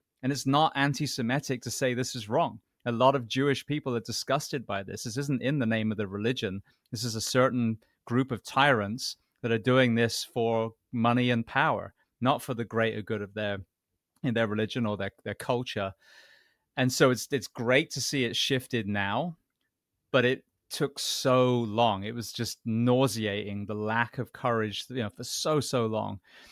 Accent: United Kingdom; now in United States; the British, like, you know, my home country, the BBC, there was everything.

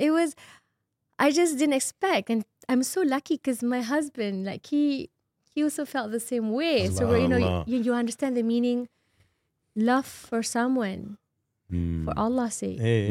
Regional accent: Malaysia; because I'm Malaysian. So I'm bound by the quota in Malaysia.

